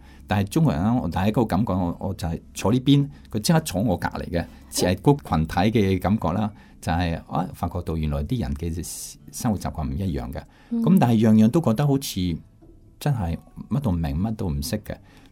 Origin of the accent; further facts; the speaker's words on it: France; Cantonese is a second language; 因为我是法国人，你是中国人的嘛